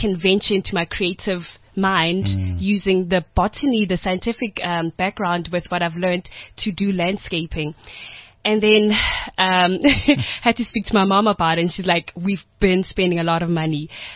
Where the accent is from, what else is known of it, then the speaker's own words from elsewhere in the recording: Soweto, Gauteng, South Africa; also born or lived in West Rand; when I grew up in Soweto, this is now prior to staying in the West Rand with my grandmother